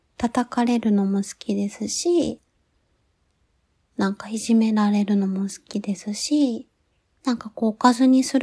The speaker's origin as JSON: {"language": "Japanese", "region": "Fukuoka", "country": "Japan", "accent": "Hakata dialect", "said": "出身地は福岡県の博多です。皆さん博多弁はわかりますか？愛しとうよっていうとこですね。なんか最後語尾にとがつきます。"}